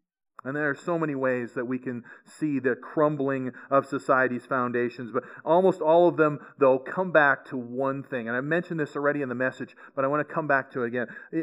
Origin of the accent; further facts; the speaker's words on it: Canada; Now, I look at this and I go, okay, Canada and my homeland, right?